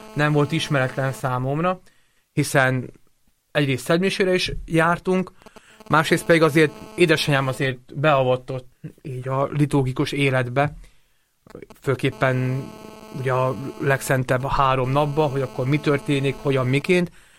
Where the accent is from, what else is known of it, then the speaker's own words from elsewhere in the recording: Galanta, Trnava Region, Slovakia; Felvidéki származású vagyok, felvidéki születésű vagyok, a felvidéki Galántán születtem én már 37 éve.